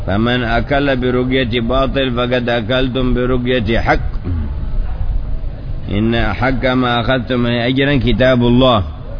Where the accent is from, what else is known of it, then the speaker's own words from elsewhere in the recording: Hadramaut, Yemen; من بعض المناطق عندنا في حضرموت يقول أنطيتك يعني أعطيتك